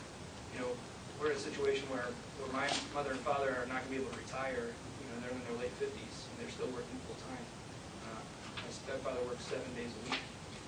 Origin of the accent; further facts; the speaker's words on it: Dayton, Ohio, United States; also born or lived in Alaska; Like I said, I've really tried to focus more on Ohio. This is my home. You know, after I moved back here from Alaska, I decided, you know, this is where I want to be